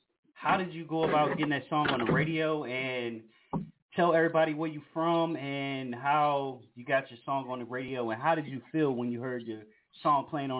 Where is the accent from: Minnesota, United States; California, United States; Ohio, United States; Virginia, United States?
Virginia, United States; You know, me being originally from the Tidewater area